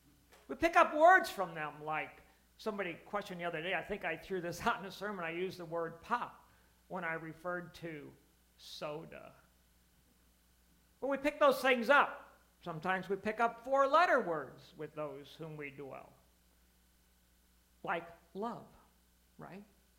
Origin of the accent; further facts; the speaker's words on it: St. Louis, Missouri, United States; I will tell you, I heard that nowhere else other than when I came back to St. Louis. "Where did you go to high school?" Nobody asks that, but we do, because it's important.